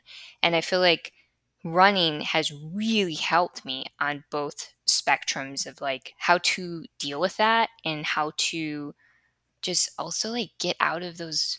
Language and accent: English; Chicago, Illinois, United States; now in Florida, United States; But I was coming from Chicago, and the life that I had in Chicago was just pure escapism.